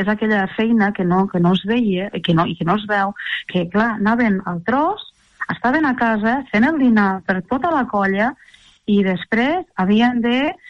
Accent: Lleida, Catalonia, Spain; born there; jo soc nascut a l'Horta de Lleida, concretament a la partida de Torres Sanull, i ja vinc de pares, padrins i repadrins, pagesos, i de cases parials, no?, de l'Horta de Lleida.

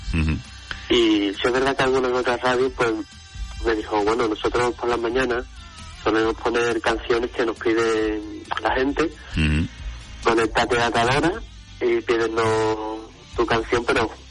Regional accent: Seville, Andalusia, Spain; born there; Pues yo nací en Sevilla, pero vivo en Dos Hermanas.

